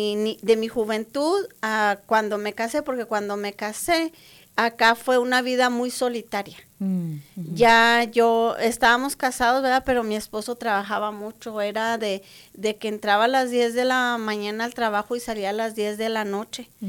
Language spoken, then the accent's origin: Spanish; Chihuahua, Mexico; yo soy del estado de Chihuahua, soy de un pueblito. Allá pues yo era católica, iba mucho a retiros y a grupos de jóvenes, porque en aquel entonces pues yo estaba joven.